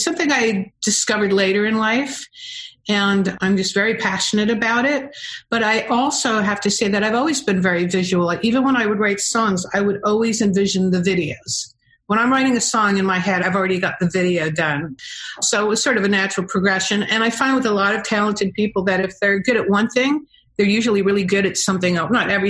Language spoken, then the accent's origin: English; New York City, New York, United States; I'm a New Yorker, and I grew up in teeny little apartments.